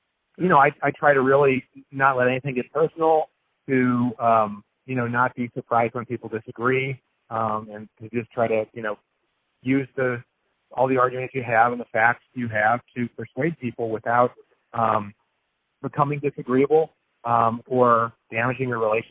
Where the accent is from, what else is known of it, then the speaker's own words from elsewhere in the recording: St. Louis, Missouri, United States; I had, you know, canvassed and gone door to door where I grew up in St. Louis